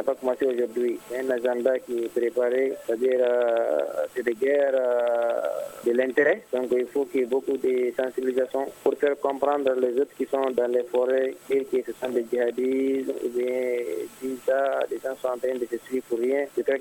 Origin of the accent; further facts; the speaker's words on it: Mali; nous sommes tous des Maliens.